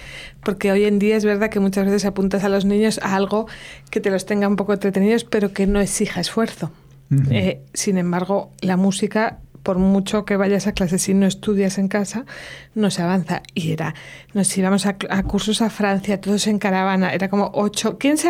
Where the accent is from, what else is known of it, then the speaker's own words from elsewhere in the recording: Arenas de San Pedro, Castile and León, Spain; yo me crié en Arenas de San Pedro, en Ávila. Era un pueblo, es un pueblo pequeño, que son 7.000 habitantes